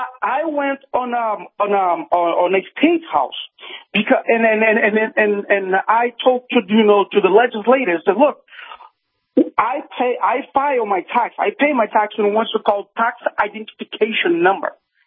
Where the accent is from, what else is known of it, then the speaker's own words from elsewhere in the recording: Brazil; I'm originally from Brazil.